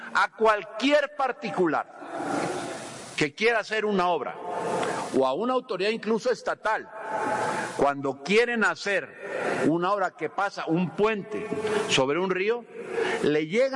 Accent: Veracruz, Mexico; Yo soy de Veracruz, y él también, esa parte del sureste de Veracruz

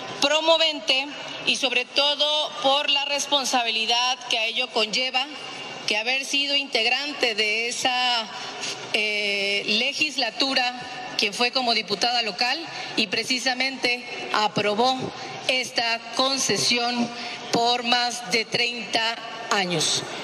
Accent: Quintana Roo, Mexico; es importante que quienes somos de Quintana Roo

